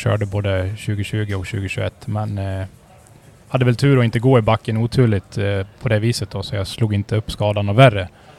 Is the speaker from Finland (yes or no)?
no; Avesta, Dalarna County, Sweden; 32 år, född och uppväxt i Avesta. Bor där tillsammans med min sambo Lovis